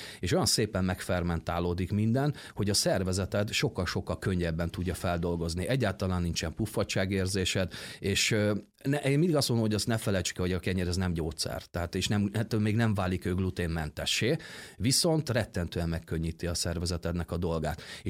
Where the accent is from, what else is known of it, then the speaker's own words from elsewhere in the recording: Kőszeg, Vas, Hungary; born there; én Szombathelyen végeztem, és kőszegi születésű vagyok